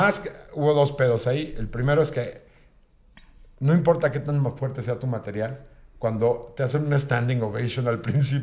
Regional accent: Mexico; soy un comediante mexicano

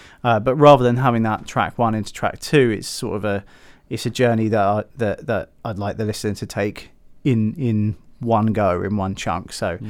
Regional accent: East of England, United Kingdom; because I'm from Suffolk originally.

